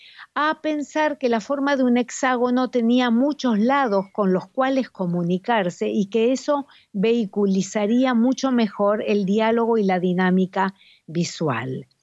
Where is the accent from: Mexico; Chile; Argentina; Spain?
Argentina; para mí como argentina, muy argentina y también muy judía